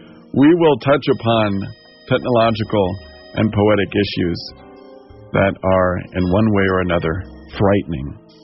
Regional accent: Washington, District of Columbia, United States; born there; I was born in Washington, D.C. I spent 4 years in Massachusetts

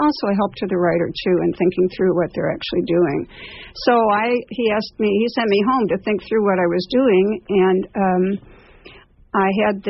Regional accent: Chicago, Illinois, United States; moved away as an adult; where I lived in Chicago, I'm a Chicagoan and have been out here about 7 years.

